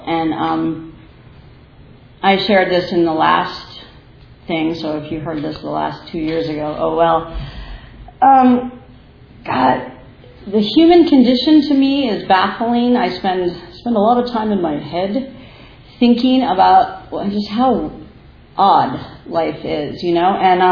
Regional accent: Boston, Massachusetts, United States; I was born and raised in Boston. Shout out, Boston Joe.

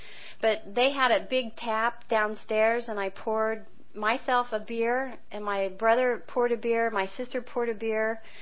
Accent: Kansas, United States; I said, well, I was from Kansas

